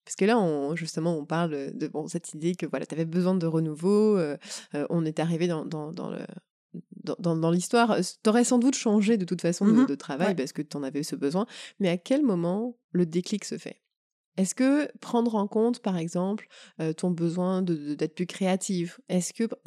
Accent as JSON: {"language": "French", "country": "France", "said": "c'est vrai aussi qu'on est française, notre accent trahit."}